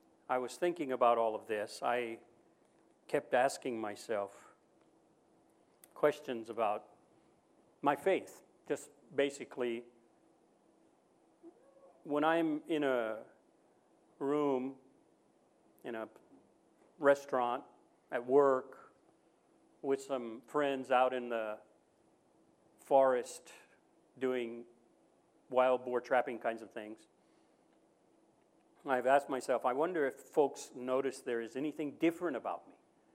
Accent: United States; now in Hiroshima, Japan; I spent 4 years in the Marine Corps, and I'm an American. And I wasn't raised in Hiroshima, but I've been here a long time.

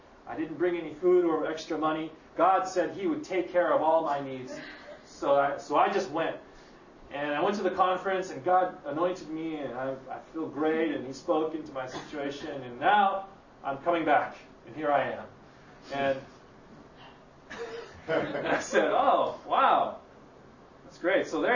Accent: Los Angeles, California, United States; we went back to my hometown in Los Angeles

